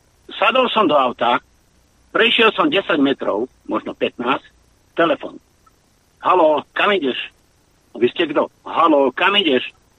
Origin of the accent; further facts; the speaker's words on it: Prievidza, Trenčín Region, Slovakia; No, ja som z Prievidze. Ja som tú dobu zažil.